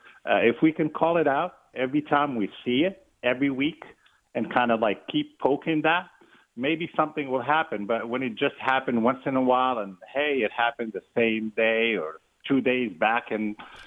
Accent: Charlotte, North Carolina, United States; obviously I'm from Charlotte. I'm a Panthers fan.

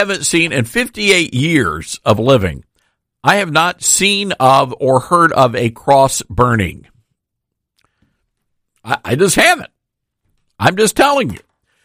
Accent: the South, United States; Now, I'm a Southerner. I have been a Southerner my whole life, born and raised in the South. I'm a proud son of the South.

